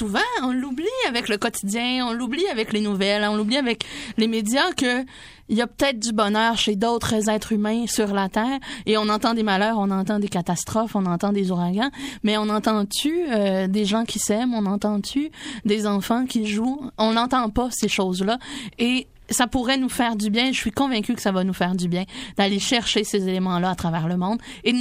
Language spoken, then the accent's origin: French; Quebec, Canada; born there; Moi, je suis née en Montérégie.